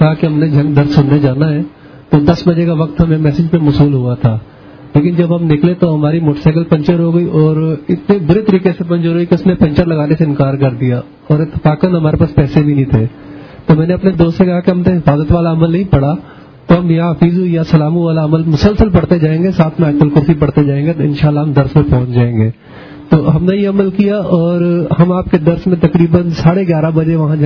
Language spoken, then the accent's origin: Urdu; Faisalabad, Punjab, Pakistan; السلام علیکم میں فیصل آباد سے آیا ہوں